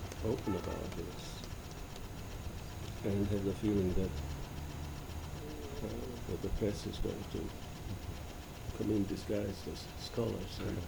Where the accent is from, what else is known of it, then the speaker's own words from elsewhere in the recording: Czechia; born there; English is a second language; I was born in Czechoslovakia, and my father, who taught at the Charles University in Prague, was an art historian, although that was not the subject he taught.